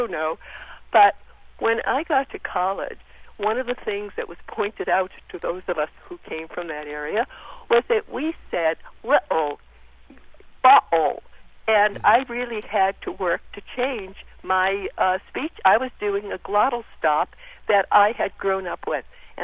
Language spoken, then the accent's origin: English; Dorchester, Massachusetts, United States; also born or lived in North Carolina; I know that I grew up in Dorchester. I spent 19 mm-hmm. years of my life in Dorchester. The only time I've been out of the state has been to North Carolina for 11 years.